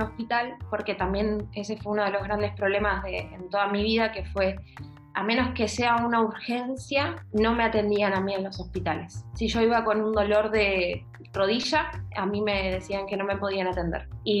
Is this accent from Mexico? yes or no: no; Santa Teresita, Buenos Aires Province, Argentina; born there; Cuando yo nací en el Partido de la Costa, en Santa Teresita